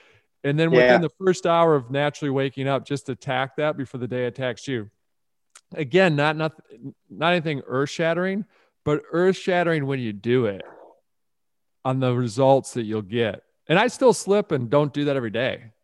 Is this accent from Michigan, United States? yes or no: yes; Detroit, Michigan, United States; Obviously, we're Pistons fans growing up in the Detroit area.